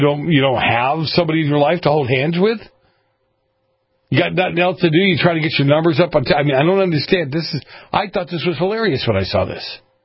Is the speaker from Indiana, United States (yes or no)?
no; Boston, Massachusetts, United States; I grew up in Boston, Miss Little Miss Y'all.